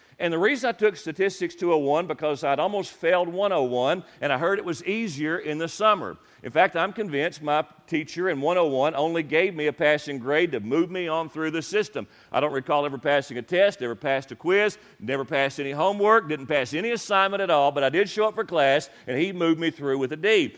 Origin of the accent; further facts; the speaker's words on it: Lamasco, Kentucky, United States; I grew up in around Lyon County, a little spot in the road called Lamasco, and was redneck from day one